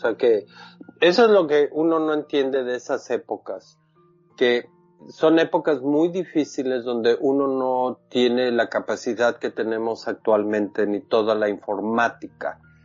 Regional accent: Mexico; now in London, United Kingdom; Aquí, fíjate, soy mexicano y enseño cine mundial en Londres.

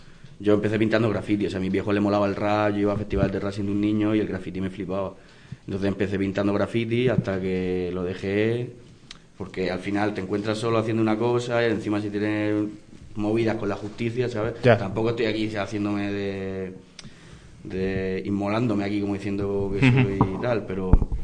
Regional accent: Valencian Community, Spain; yo que vengo de Valencia, como que, bueno, en verdad no soy de Valencia, soy del sur de Alicante

